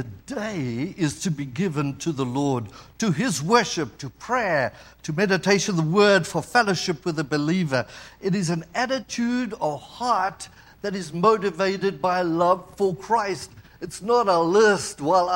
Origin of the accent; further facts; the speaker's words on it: South Africa; I'm from South Africa, and I think it would be very cool to own a bar of gold.